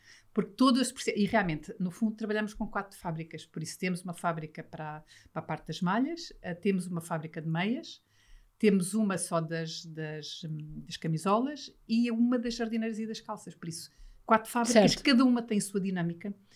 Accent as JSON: {"language": "Portuguese", "country": "Portugal", "said": "eu costumo dizer, nós somos portugueses, somos todos muito relacionais"}